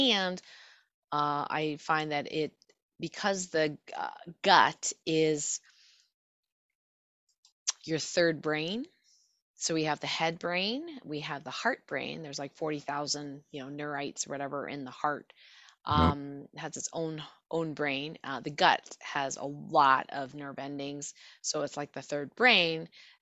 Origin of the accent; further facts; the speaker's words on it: Canada; Yes, I'm Canadian, so we say herbal, not herbal.